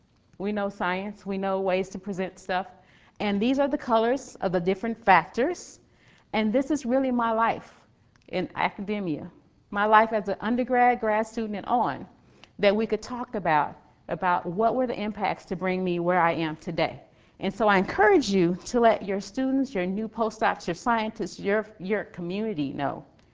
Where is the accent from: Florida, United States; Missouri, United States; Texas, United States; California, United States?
Texas, United States; Dallas; I grew up in Dallas. The closest I could get was the Dallas Public Aquarium. Did not go to the coast, didn't have that experience until I went to school.